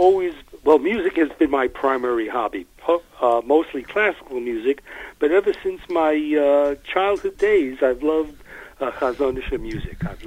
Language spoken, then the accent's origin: English; New York City, New York, United States; I was raised in the Bronx, New York. Yeah. And I went to yeshiva, and it was actually while I was in elementary yeshiva, Yeshiva Salanter in the Bronx